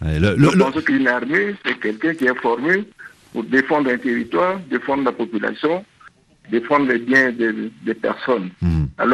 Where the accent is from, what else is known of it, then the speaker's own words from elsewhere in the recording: Bangui, Central African Republic; c'est l'exemple que je connais le mieux parce que c'est chez moi à Bangui